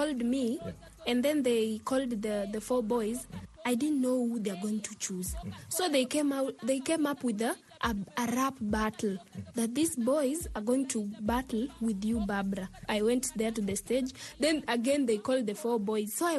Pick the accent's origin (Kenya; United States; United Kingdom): Kenya; Nairobi; I am 18 years old. I come from Kibera Olympic.